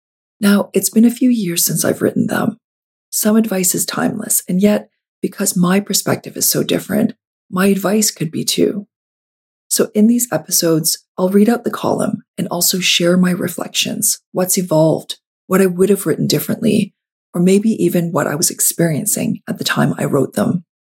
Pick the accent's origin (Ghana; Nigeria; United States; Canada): Canada; I haven't had a lot of personal experience with opportunities being withheld from me due to me being Chinese Canadian